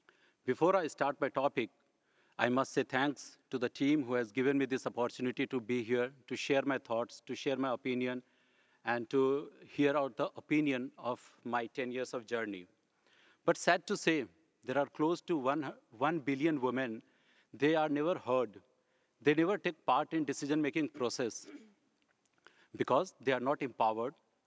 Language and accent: English; India; Hence, I come from India.